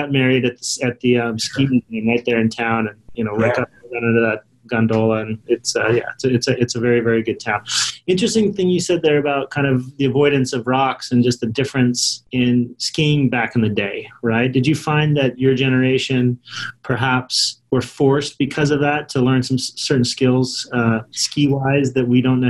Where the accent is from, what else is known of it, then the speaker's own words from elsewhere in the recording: Salt Lake City, Utah, United States; I grew up right there on Foothill Drive, just south of west of Foothill Drive on 2300 East, literally walk out of the house to the UTA bus stop